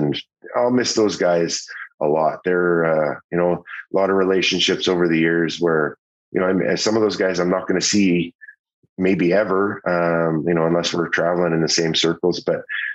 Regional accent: Saskatoon, Saskatchewan, Canada; Todd McClellan, whom and I grew up together in Saskatoon.

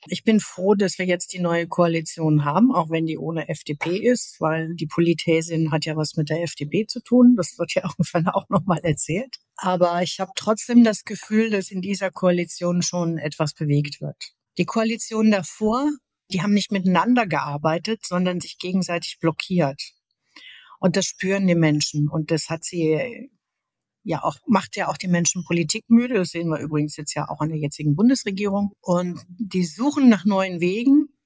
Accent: Linnich, North Rhine-Westphalia, Germany; also born or lived in Jülich; bin geboren in Jülich. Das ist im Rheinland. In Jülich an der Ruhr ohne H. Da bin ich geboren. Aufgewachsen bin ich in Linnich. Das ist noch kleiner als Jülich. Ist aber auch noch eine Stadt.

